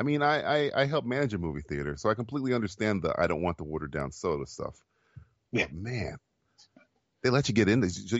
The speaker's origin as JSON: {"language": "English", "region": "Florida", "country": "United States", "said": "I'm from Florida."}